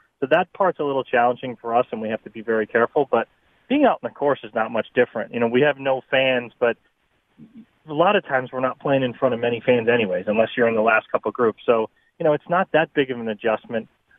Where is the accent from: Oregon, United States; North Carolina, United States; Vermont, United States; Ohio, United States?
Vermont, United States; Well, growing up in Vermont, I couldn't play golf for 6-7 months out of the year.